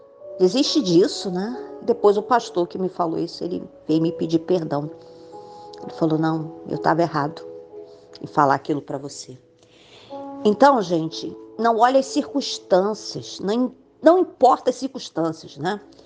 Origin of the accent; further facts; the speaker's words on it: Brazil; now in Copacabana, Brazil; Eu sou brasileira e não desisto nunca.